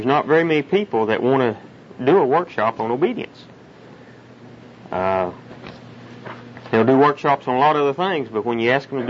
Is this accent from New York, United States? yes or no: no; Frederick, Oklahoma, United States; I'm a farmer from Frederick, Oklahoma.